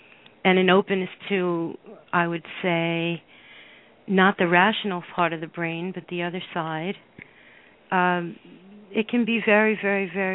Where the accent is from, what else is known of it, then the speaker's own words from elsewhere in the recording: New York City, New York, United States; There was this book, Psychic New York, because originally I'm from New York, and I was in the book